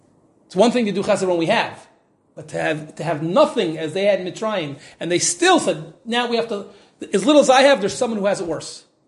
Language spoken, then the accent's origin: English; Midwest, United States; I grew up in the Midwest and I was in school in New York.